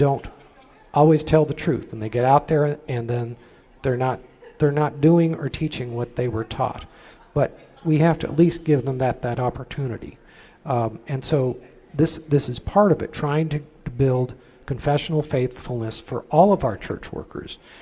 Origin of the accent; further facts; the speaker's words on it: West Coast, United States; I'm from the West Coast, and I can tell you the West Coast does that.